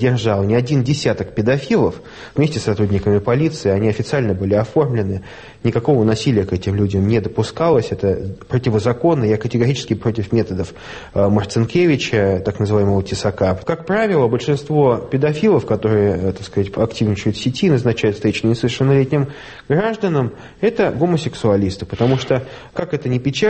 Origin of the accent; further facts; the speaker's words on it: Russia; Я как отец троих детей, как настоящий россиянин